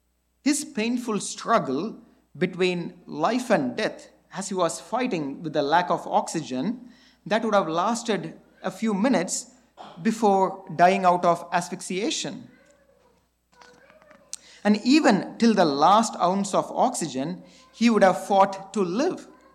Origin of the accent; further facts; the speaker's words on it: India; Usually, growing up in India with a lot of Hindus there, they usually have a picture of their favorite deities with them.